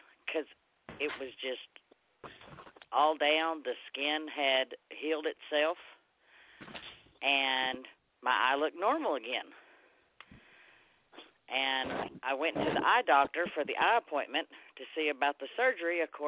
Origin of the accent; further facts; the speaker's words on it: Texas, United States; I'm from Texas.